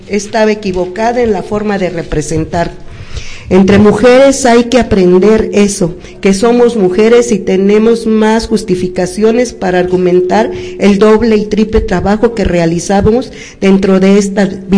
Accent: Nuevo Necaxa, Puebla, Mexico; born there; Nací en Nuevo Necaxa, Puebla, cuna de la industria eléctrica.

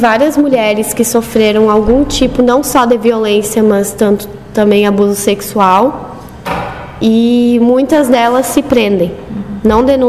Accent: Vale do Sol, Rio Grande do Sul, Brazil; now in Santa Cruz do Sul, Brazil; sou natural do município de Vale do Sol, Santa Cruz do Sul. Estou residindo em Santa Cruz hoje.

